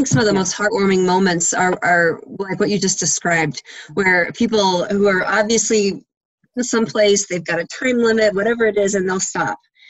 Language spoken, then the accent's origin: English; Colorado, United States; I grew up here in Colorado, and we spent our summers camping.